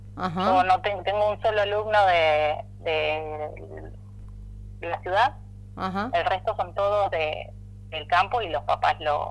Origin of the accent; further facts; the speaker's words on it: Carcarañá, Santa Fe, Argentina; Sí, yo soy de Carcarañá y fui alumna rural.